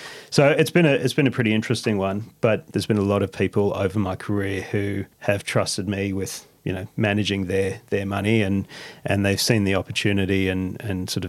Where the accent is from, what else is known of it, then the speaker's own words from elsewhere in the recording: Australia; he's US, we're Aussie